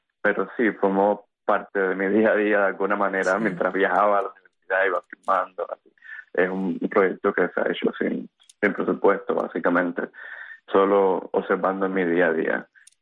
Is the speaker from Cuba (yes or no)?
yes; Cuba; moved away; marcar mi condición también como exiliado cubano